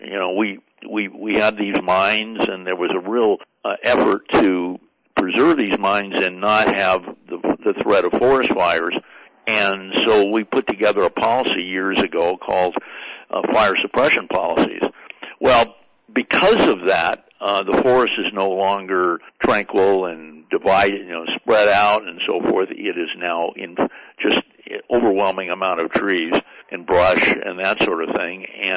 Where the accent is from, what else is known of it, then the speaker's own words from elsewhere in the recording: California, United States; I mean, I grew up in the Bay Area, so I understand it.